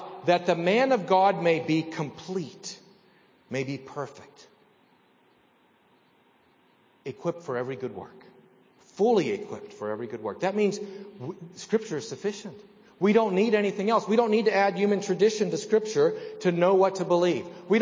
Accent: Pittsburgh, Pennsylvania, United States; Now, we're from Pittsburgh. We know what the Immaculate Reception is.

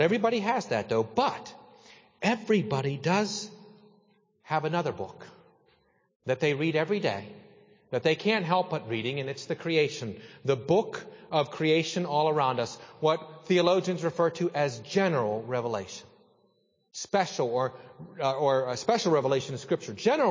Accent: Saltsburg, Pennsylvania, United States; Growing up in Salzburg, the only place you had to go to do anything was Greensburg or Indiana, both about 18 miles away.

